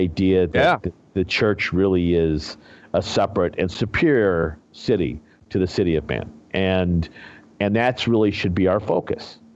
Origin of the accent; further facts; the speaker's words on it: Illinois, United States; even in my home state of Illinois, they are only an eligible write-in in a handful of counties.